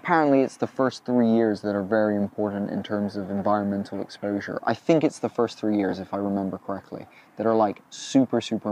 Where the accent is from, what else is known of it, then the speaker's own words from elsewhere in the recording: United States; now in United Kingdom; Obviously, as an American, data is correct.